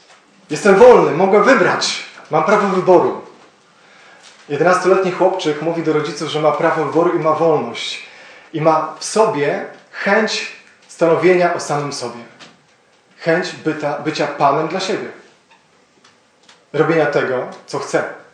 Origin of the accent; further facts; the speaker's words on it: Toruń, Kuyavian-Pomeranian Voivodeship, Poland; now in Podhale, Poland; nie pochodzę z Podhala, pochodzę z Torunia. I przez Jezusa Chrystusa, dzięki Niemu jestem na Podhalu. Przysłał mnie tutaj 12 lat temu